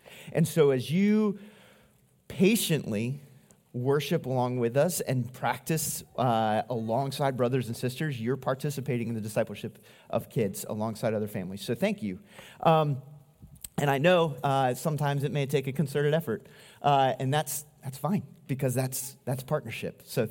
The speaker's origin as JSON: {"language": "English", "region": "Maryland", "country": "United States", "tie": "born or raised there", "said": "Because I grew up in Maryland, and we spent some time up around cold area in Asia"}